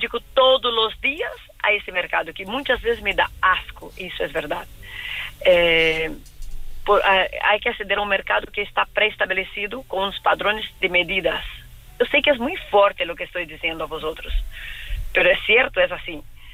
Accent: Brazil; now in Barcelona, Spain; soy brasileña, tengo 40 años, vivo en Barcelona.

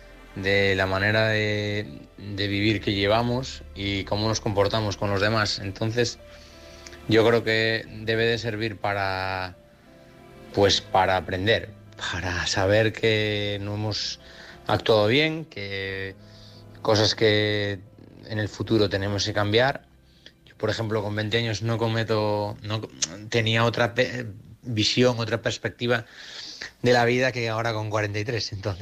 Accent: Oviedo, Asturias, Spain; soy de Oviedo.

